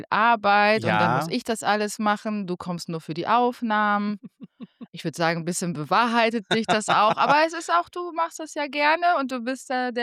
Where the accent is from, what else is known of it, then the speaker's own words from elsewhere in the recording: Hamm, North Rhine-Westphalia, Germany; also born or lived in Berlin; Naja, wir sind in Hamm geboren, in Hamm, NRW. Und jetzt leben wir beide in verschiedenen Städten.